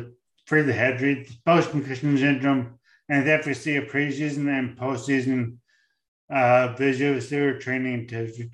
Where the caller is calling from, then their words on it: St. John's, Newfoundland and Labrador, Canada; I'm speaking from St. John's, where we're out in the middle of the North Atlantic, where there's no one near us. We're like us, and we're in Canada